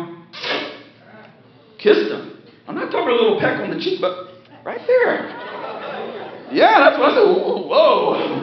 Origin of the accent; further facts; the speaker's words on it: Ohio, United States; And if you're from Ohio, God bless you. I'm from Ohio too.